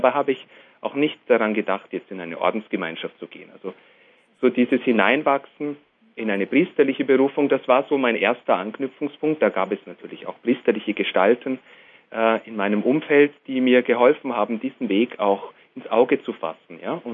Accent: Fürstenfeldbruck, Bavaria, Germany; meine Heimat ist, also die größere Heimat kann man so sagen, ist Fürstenfeldbruck.

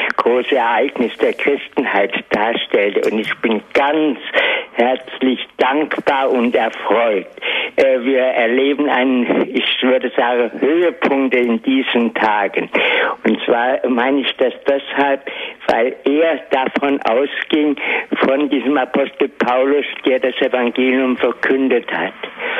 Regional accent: Fulda, Hesse, Germany; Und ich komme aus Fulda. Das heißt, das ist ja die Stadt des heiligen Bonifatius, wo die deutschen Bischöfe sich versammeln.

